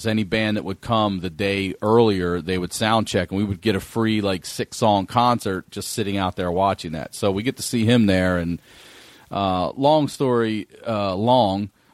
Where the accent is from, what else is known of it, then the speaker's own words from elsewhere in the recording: Maryland, United States; All right, so I'm from Maryland.